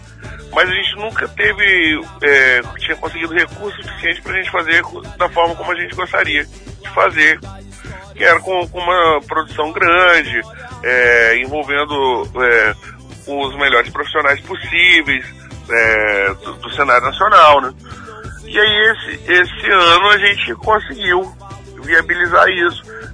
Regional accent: Vila Velha, Espírito Santo, Brazil; A gente nasceu na Barra do Jucu, né? Já cresceu cercado pelo Congo

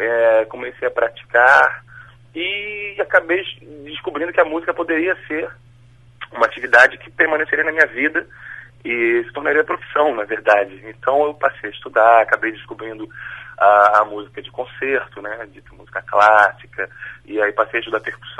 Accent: Rio de Janeiro, Brazil; Bom, isso no Rio de Janeiro, na minha infância, na verdade, né? Porque eu sou carioca, na verdade, mas moro aqui há muito tempo.

